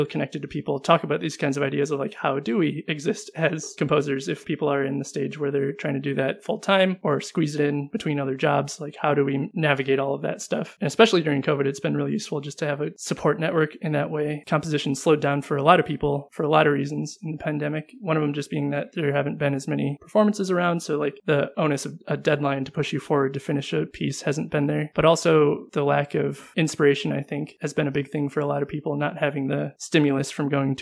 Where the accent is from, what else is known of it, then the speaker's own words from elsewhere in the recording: Detroit, Michigan, United States; now in Minneapolis, United States; I'm from Detroit, so just looking at the different musical opportunities in those places